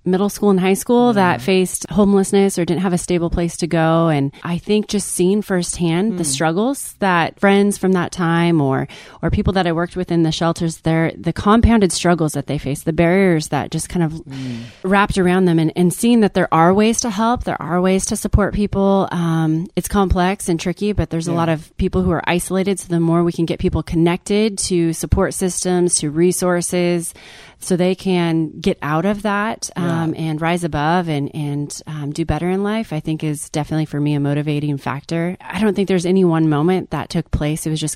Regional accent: Newport, Oregon, United States; I grew up here in Lincoln County, went to high school in Newport.

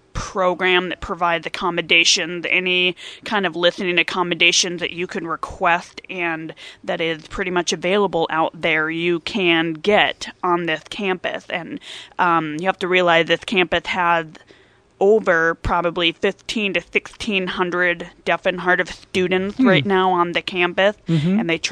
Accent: Albany, New York, United States; I was born and raised in Albany, so not too far from here, and returned to my native and home state.

